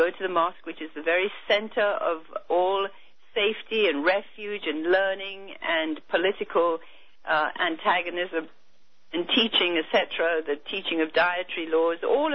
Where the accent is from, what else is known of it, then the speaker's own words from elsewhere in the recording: India; In my own country that I was born and raised in India